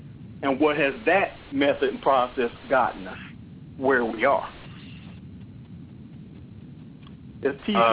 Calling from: California, United States; calling from Killer Cali, Lost Scandal.

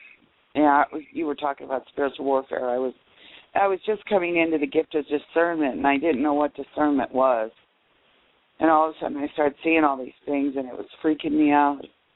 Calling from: Nebraska, United States; I'm from Nebraska.

